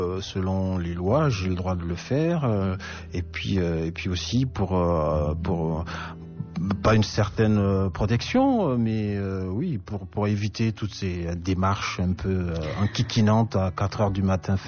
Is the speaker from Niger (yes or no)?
yes; Agadez, Niger; c'est à Agadez, ça me rappelle mon enfance à Agadez.